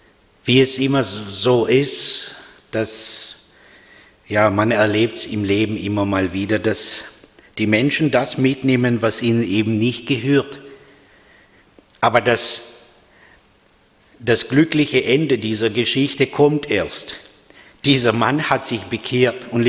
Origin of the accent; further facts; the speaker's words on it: Moldova; Und das darf ich so sagen, weil in der Republik Moldau, in Moldawien, in meiner Heimatstadt